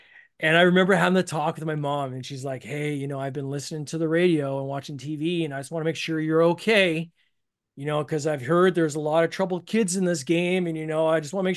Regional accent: Canada; I just kind of paused and said, wow, like, you know, I'm from Canada.

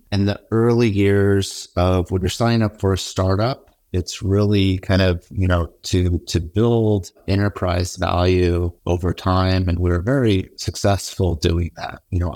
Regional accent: California, United States; I was raised in Silicon Valley.

